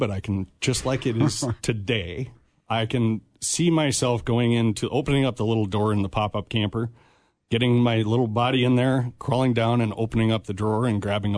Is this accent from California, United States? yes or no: no; Minnesota, United States; also born or lived in Iowa; Yeah, we moved from Iowa, actually, when I was very young, about 7 years old. Moved from Iowa up to Minnesota, Spring Lake Park, and then ended up getting down into Apple Valley area.